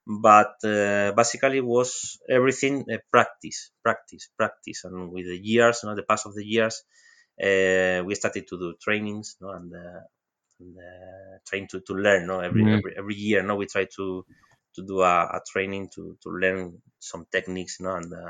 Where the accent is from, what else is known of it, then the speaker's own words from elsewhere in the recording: Jerez de la Frontera, Andalusia, Spain; we are in Spain, in the south of Spain. I'm from Jerez.